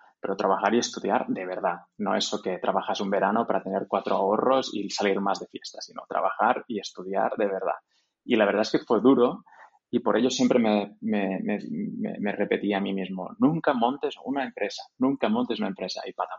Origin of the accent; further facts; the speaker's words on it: Tortosa, Catalonia, Spain; A los 25 años decidí bajar a un punto intermedio entre Tortosa, de donde soy yo, y Barcelona, que es en Reus Tarragona